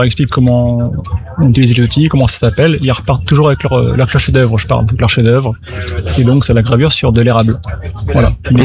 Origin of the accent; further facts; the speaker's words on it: Hauts-de-France, France; je viens de l'Aisne, en forêt de Saint-Gobain